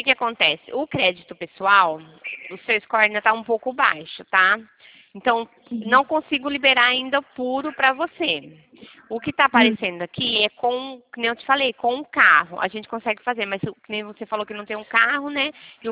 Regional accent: Campinas, São Paulo, Brazil; Eu sou de Campinas.

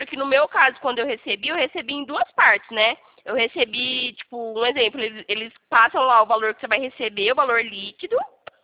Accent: São Carlos, São Paulo, Brazil; eu sou aqui de São Carlos

